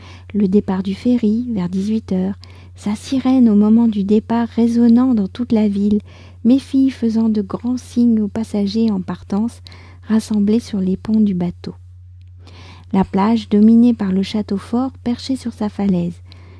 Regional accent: France; je suis française, j'habite près de Paris

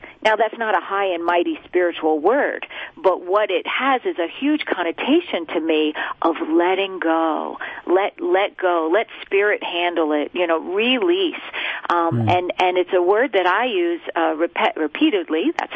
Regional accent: New York, United States; I come from Rockland County, and I spent most of my years in Rockland and Orange County. But it's a different pace. Now I live in the Finger Lakes in upstate New York

